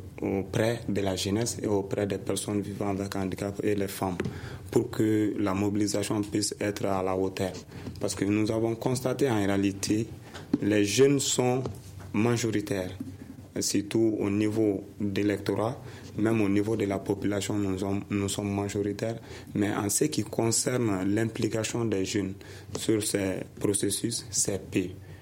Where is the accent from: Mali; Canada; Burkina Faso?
Mali; Kati, Koulikoro; Parce que même à Kati, moi je suis de Kati